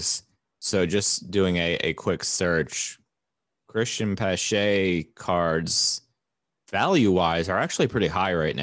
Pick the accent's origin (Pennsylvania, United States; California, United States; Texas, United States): Pennsylvania, United States; Philadelphia; We'll round out our predictions here with the NL East, my hometown Philadelphia Phillies